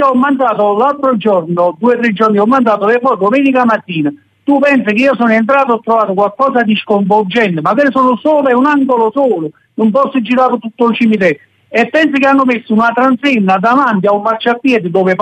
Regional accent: Naples, Campania, Italy; io sono di Secondigliano

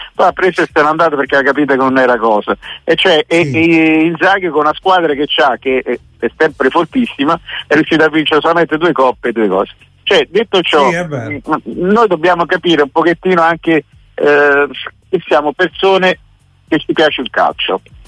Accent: Naples, Campania, Italy; now in Milan, Italy; da napoletano a Milano mi fa sempre male, perché sono 47 anni che sto qua

